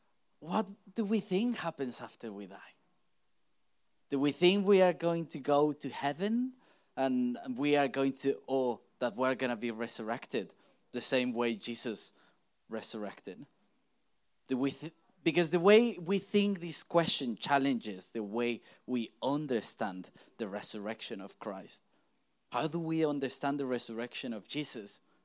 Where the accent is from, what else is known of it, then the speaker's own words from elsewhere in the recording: United Kingdom; As British, we say like, oh no. We're just not ready for that sort of questions.